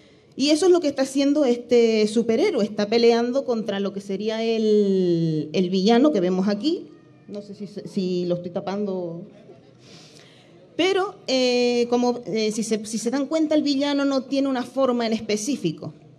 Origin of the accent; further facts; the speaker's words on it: Icod de los Vinos, Canary Islands, Spain; born there; soy nacida aquí en Ico